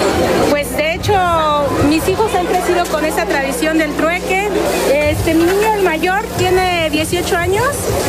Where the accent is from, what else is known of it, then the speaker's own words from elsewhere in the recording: Yecapixtla, Morelos, Mexico; Nosotros venimos del municipio de Yecapixtla, Morelos, con la asesina de Yecapixtla. Tenemos 20 años en este pueblo.